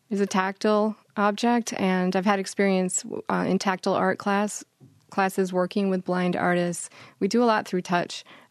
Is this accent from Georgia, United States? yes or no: no; Michigan, United States; also born or lived in Florida; I was born in Florida, only lived there for a year, but I was raised in West Michigan. And I left Kalamazoo in 2002